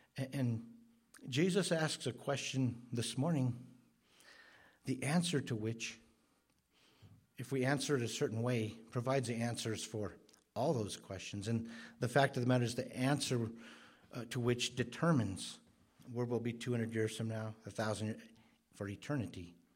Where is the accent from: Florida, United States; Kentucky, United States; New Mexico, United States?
New Mexico, United States; We're from New Mexico, so we would definitely call it a river